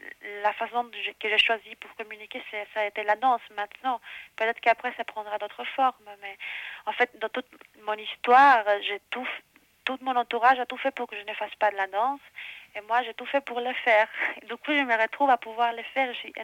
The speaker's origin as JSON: {"language": "French", "country": "Chile", "said": "déjà, je viens de Chili, où c'est un pays où on a vécu quand même."}